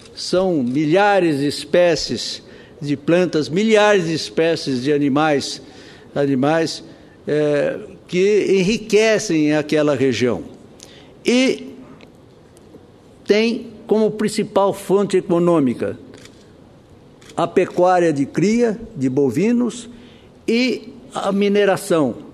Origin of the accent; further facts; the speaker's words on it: Mato Grosso do Sul, Brazil; lá no meu estado, Mato Grosso do Sul.